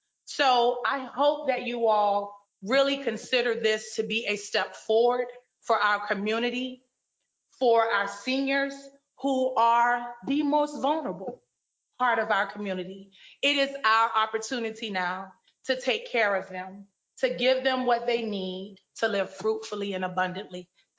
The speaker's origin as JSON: {"language": "English", "town": "Miami", "region": "Florida", "country": "United States", "tie": "born or raised there", "said": "I am a product of the 5th District. I grew up in Tatumville, Liberty City, Sylvan Terrace, 49th and Barnard High School."}